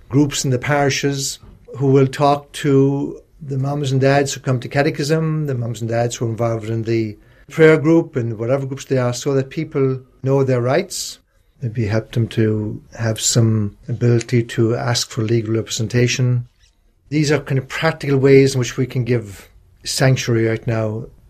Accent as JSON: {"language": "English", "country": "Ireland", "moved": "as an adult", "lives_now": "Los Angeles, United States", "said": "I came here from Ireland way back almost 40 years ago. I started working in South Los Angeles."}